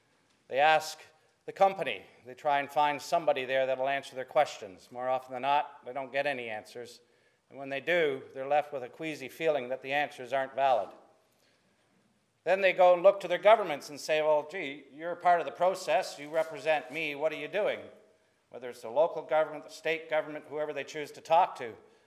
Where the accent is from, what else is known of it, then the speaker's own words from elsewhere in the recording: Australia; accent: Australian; I'm actually Australian, seventh generation, with a funny accent, but I actually moved here less than 2 years ago from Canada. And where I moved to was up in the Hunter Valley, a town called Broke.